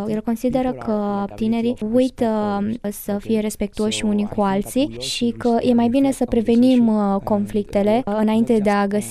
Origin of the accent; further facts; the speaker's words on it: Galați, Galați County, Romania; now in Iași, Romania; vin din Galați, dar studiez la Universitatea Alexandru Ioan Cuza, Facultatea de Drept.